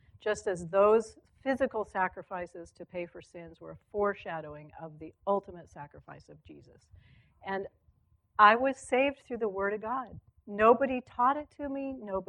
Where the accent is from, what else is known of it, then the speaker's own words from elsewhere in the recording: Corvallis, Oregon, United States; I was raised here in Corvallis. It was the 1960s.